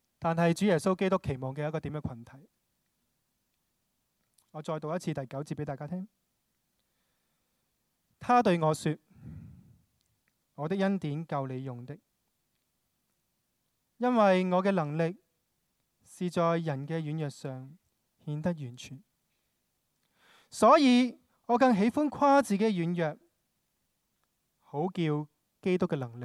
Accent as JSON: {"language": "Chinese", "country": "Hong Kong", "tie": "born or raised there", "said": "我是土生土长的香港人，香港出世，香港长大，"}